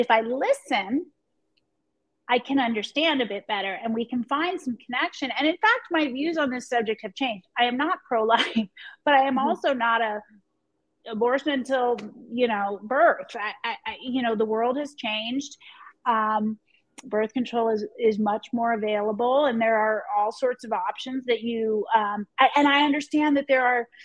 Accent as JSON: {"language": "English", "region": "Pennsylvania", "country": "United States", "tie": "born or raised there", "said": "You know, I grew up in Pennsylvania in a more conservative Catholic community. I'm not Catholic, I'm Jewish, but that's where I grew up."}